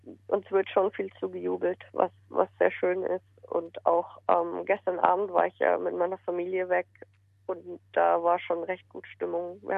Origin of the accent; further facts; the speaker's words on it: Munich, Bavaria, Germany; now in Australia; meine Mutter ist auch aus München weggezogen. Von dem her, das Zuhause, wo ich aufgewachsen bin, existiert nicht mehr.